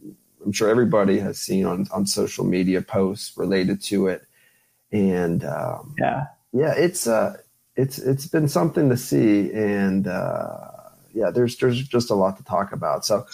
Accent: Austintown, Ohio, United States; because I grew up in Austin Town.

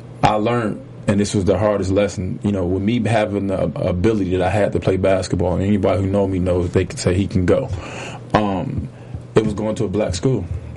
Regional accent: Detroit, Michigan, United States; The way we grew up in Detroit, you don't look at people unless you're ready to get it popping.

